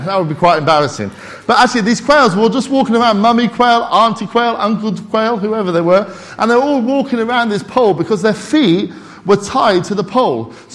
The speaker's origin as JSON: {"language": "English", "region": "Scotland", "country": "United Kingdom", "also_born_or_lived": "Peru", "said": "And I'm Scottish, you know."}